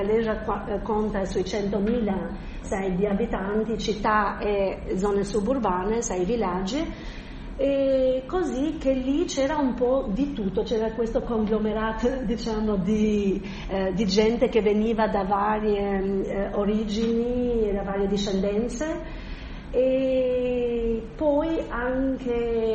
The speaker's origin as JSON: {"language": "Italian", "country": "Albania", "second_language": "Italian", "moved": "yes", "said": "per noi che veniamo dal centro dell'Albania, un po' adattarsi a questa mentalità del nord è un po' difficile"}